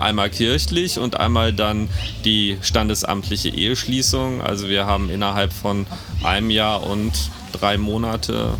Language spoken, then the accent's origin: German; Neuss, North Rhine-Westphalia, Germany; born there; now in Cologne, Germany; Ich komme gebürtig aus Neuss und bin halt zum Studieren hier hingekommen.